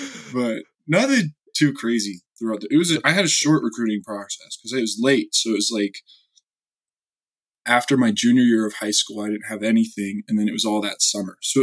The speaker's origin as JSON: {"language": "English", "town": "Bozeman", "region": "Montana", "country": "United States", "tie": "born or raised there", "said": "So like I said, I grew up in Bozeman, and I used to always go to Bobcat camp as a kid"}